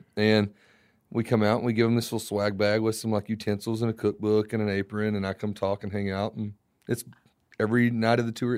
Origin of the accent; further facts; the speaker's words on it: Florida, United States; born there; Boiled peanuts. I was born in Florida, so that's a staple.